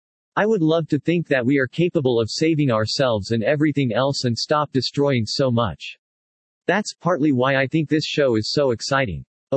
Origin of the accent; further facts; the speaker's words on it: England, United Kingdom; I think being an Englishman and interested in the creative arts, he's one of our angels